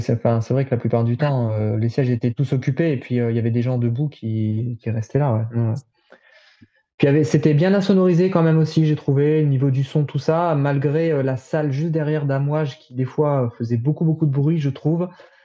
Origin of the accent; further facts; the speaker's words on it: France; on est français, donc on va toujours se plaindre